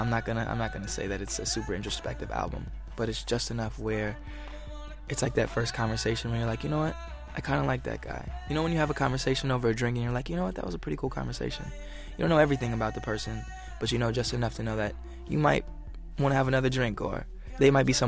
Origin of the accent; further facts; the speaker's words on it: Los Angeles, California, United States; And I grew up in San Pedro, which is like a port city in L.A. And I kind of grew up right where the projects start, so kind of in the not-so-good parts.